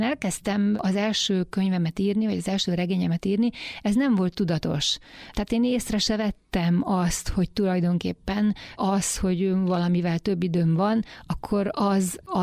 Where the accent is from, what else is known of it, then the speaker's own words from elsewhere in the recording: Miskolc, Borsod-Abaúj-Zemplén, Hungary; born there; akkor Miskolcon élnek, meg éltek, én is ott születtem